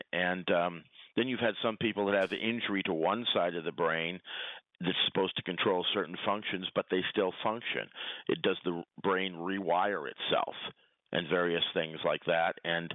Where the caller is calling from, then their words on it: Quebec, Canada; from the South Shore of the St. Lawrence Seaway.